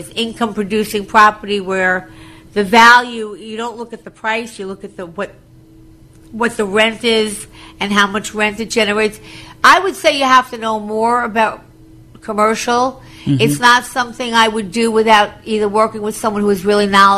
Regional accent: New York, United States; Yes, because, you know, I was from Long Island, so when I was buying in the city, I knew what air rights were

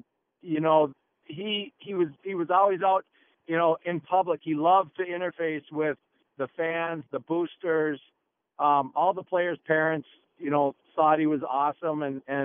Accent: Minneapolis, Minnesota, United States; maybe it's because I'm from Minneapolis and he's from South St. Paul.

